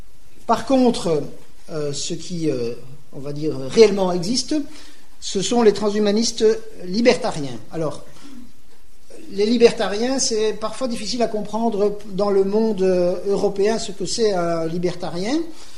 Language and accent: French; Belgium; puisque je viens de Belgique